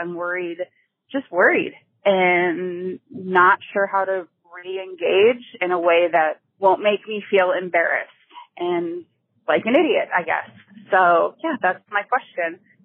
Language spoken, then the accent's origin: English; Texas, United States; I am 46 and I'm from Texas and a female.